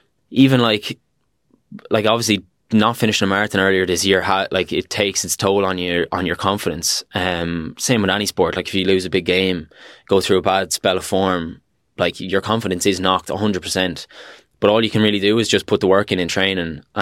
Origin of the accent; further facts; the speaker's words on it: Waterford, Munster, Ireland; also born or lived in America; I moved to Dublin earlier this year, but I think I'll always remember kind of the last couple of years when I moved home from America training around these roads in Waterford.